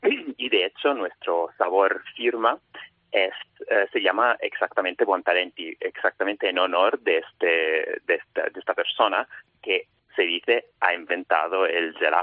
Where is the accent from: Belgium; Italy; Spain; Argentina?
Italy; Florence, Tuscany; Claro, además yo soy de Florencia, entonces, hombre, claro.